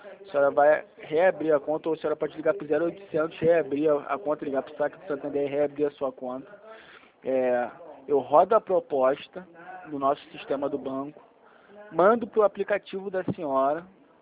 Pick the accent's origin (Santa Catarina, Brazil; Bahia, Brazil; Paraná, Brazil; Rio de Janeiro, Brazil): Rio de Janeiro, Brazil; Sou do Rio de Janeiro